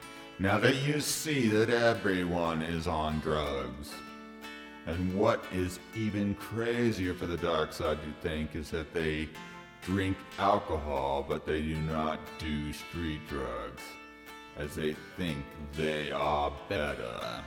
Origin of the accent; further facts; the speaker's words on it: United States; But as for me, I grew up in the United States.